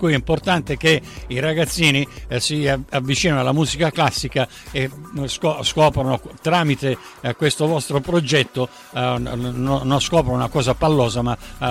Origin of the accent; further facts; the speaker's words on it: Sicily, Italy; Io sono siciliano, quello è un vanto nostro, insomma.